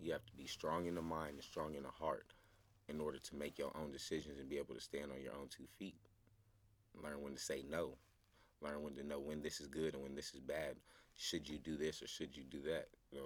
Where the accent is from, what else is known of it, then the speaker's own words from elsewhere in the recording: Austin, Texas, United States; Growing up in the Salvation Army in Austin, Texas, downtown, dirty, disgusting place, unsanitary. It's not very good to raise a child or to have a childhood. But we eventually moved out of that.